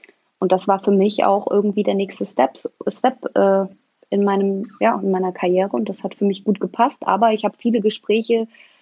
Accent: Mainz, Rhineland-Palatinate, Germany; Ja, ich komme aus Mainz, Rheinland-Pfalz, genau, ja.

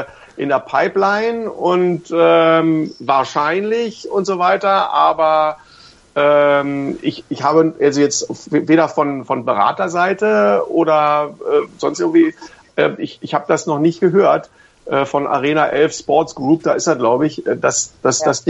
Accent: Berlin, Germany; now in Hanover, Germany; Ich bin ja hinzugezogen, bin in Berlin groß geworden, sozialisiert und so weiter.

